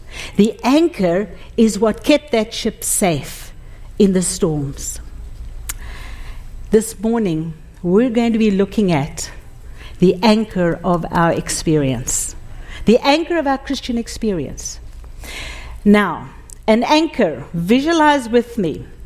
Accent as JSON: {"language": "English", "country": "South Africa", "tie": "born or raised there", "said": "I grew up in South Africa, and I grew up in a fishing village called Cork Bay. Three houses down from where our home was, there was the sea."}